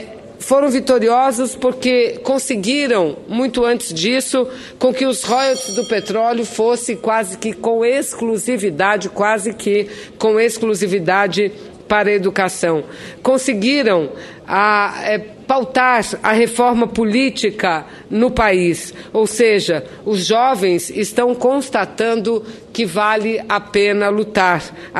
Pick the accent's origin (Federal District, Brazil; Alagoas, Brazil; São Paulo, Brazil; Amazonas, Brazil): Amazonas, Brazil; lá do meu estado, lá do Amazonas